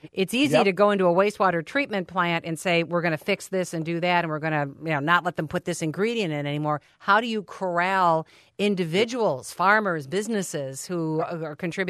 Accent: Michigan, United States; I grew up right here in Southeast Michigan.

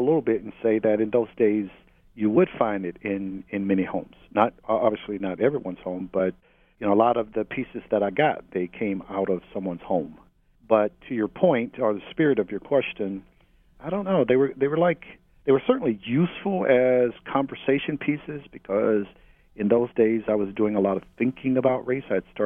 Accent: Mobile, Alabama, United States; also born or lived in Harlem, New York; I was probably 11 or 12 years old, down in Mobile. I was born in Harlem, but raised in Mobile, Alabama.

